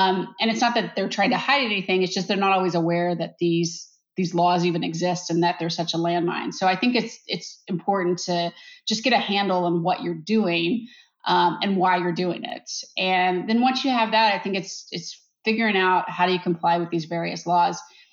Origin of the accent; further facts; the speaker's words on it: Texas, United States; One is my home state of Texas and the other is Washington state.